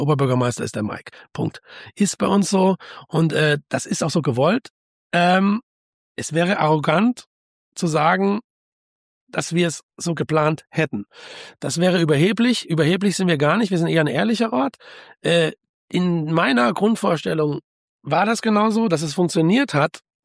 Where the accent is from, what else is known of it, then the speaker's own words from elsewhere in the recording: Stuttgart, Baden-Württemberg, Germany; born there; now in Frankfurt, Germany; ich komme aus der Musikindustrie, bin in Stuttgart geboren, 50 Jahre. Seit über 20 Jahren treibe ich mein Unwesen in Frankfurt